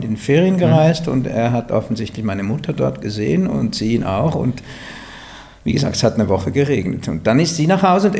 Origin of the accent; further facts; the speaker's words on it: Vienna, Austria; born there; also born or lived in Switzerland; Und ich bin, wie gesagt, in Wien geboren.